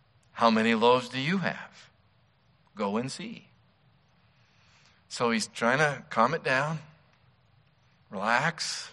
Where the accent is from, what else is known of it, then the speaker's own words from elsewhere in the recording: Wyoming, United States; Now, when I was growing up in Wyoming, you know, it was, don't you have the guts?